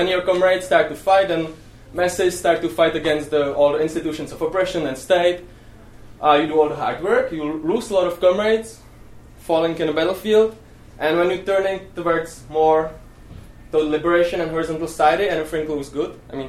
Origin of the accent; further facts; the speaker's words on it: Czechia; I come from Eastern Central Europe, Czech Republic. That's right next to Germany.